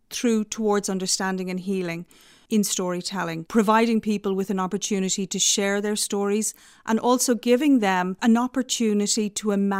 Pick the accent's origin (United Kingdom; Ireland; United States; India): Ireland; Bray, Leinster; born there; also born or lived in Canada; I was born in Bray, County Wicklow, and I came to Smashing Times Theatre from Canada.